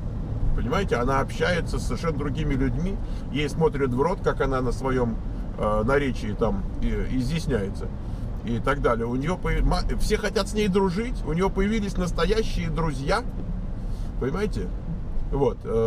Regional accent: Moscow, Russia; И поскольку я из Москвы, то как бы... И тем более мы тут в Москве жили возле общежитий Московского энергетического института.

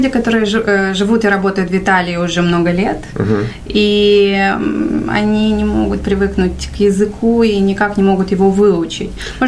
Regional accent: Moldova; moved away; Я родом из Молдавии. Оттуда уехала лет такие 10, а то и больше назад. Угу. Я уехала вначале работать в Италию.

